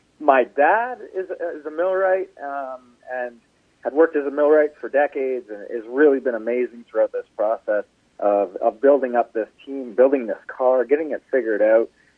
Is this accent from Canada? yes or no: yes; Waterloo, Ontario, Canada; growing up, I grew up in Waterloo, Ontario.